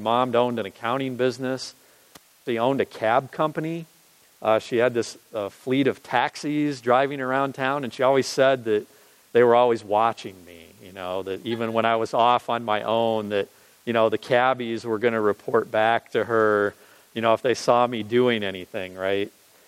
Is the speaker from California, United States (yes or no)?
no; Illinois, United States; My father, Carl, I grew up in Illinois.